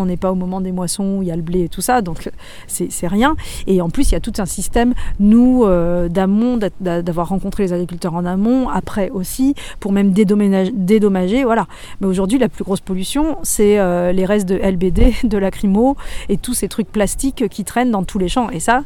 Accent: Mauzé-sur-le-Mignon, Nouvelle-Aquitaine, France; moi je suis née ici, j'ai grandi à Mauzé-sur-le-Mignon, j'ai joué dans le Marais, Poitevin toute ma vie. Et à la différence de beaucoup de gens, je suis aussi allée vivre 15 ans à l'étranger et là je suis revenue.

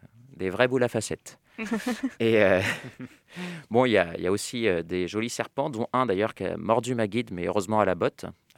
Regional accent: France; Mais bon, je leur ai dit qu'en tant que Français, moi, je faisais les vacances de la Toussaint.

